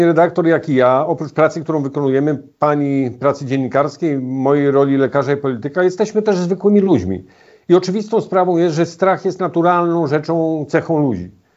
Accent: Radowo Małe, West Pomeranian Voivodeship, Poland; Ja osobiście wychowałem się w Radowie Małym, pewnie część z Państwa wie, gdzie to jest. Urodziłem się w Resku, biegałem po ulicach Łobza, potem lata szkolne w Darłowie, w Koszalinie, studia w Szczecinie.

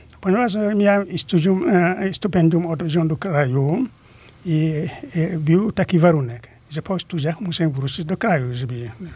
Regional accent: Dumga, Senegal; Polish is a second language; now in Poland; A więc Dumga to jest miejscowość, gdzie się urodziłem. To miejsce, z którego pochodziłem, z Senegalu.

